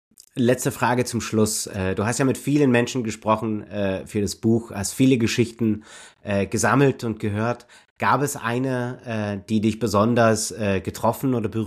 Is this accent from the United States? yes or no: yes; United States; now in Germany; ich komme ja aus den Vereinigten Staaten, ich kenne auch die Diskussionskultur dort.